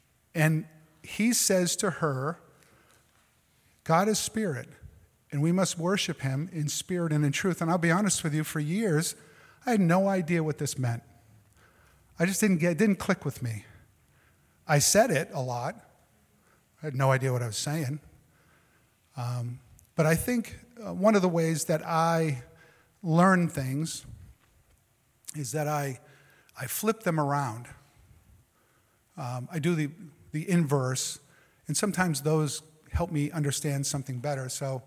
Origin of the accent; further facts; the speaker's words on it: Massachusetts, United States; The arrogance, and please, I'm from Massachusetts, receive this as best you can.